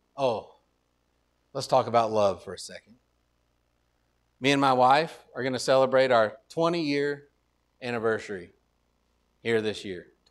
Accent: Texas, United States; I'm from Texas, so we have a different sort of English.

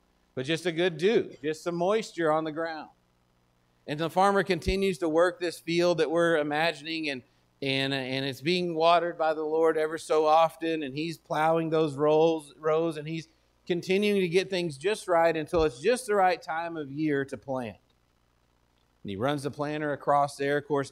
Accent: Texas, United States; we grew up in West Texas, and so we saw a lot of this, is that the dirt, it's really dry where I'm from

